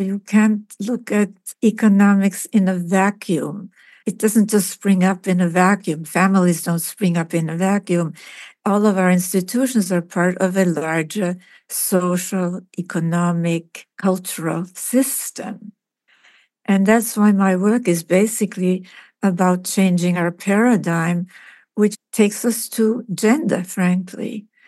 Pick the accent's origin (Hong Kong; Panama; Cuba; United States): Cuba; But growing up in Cuba was very difficult for me.